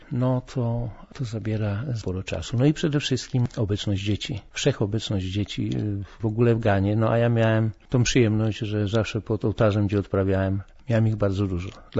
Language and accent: Polish; Katowice, Silesian Voivodeship, Poland; moved away; Pochodzę z Katowic, więc ze Śląska i właśnie stamtąd wybrałem się na północny wschód Polski, do Pieniężna, na Warmię.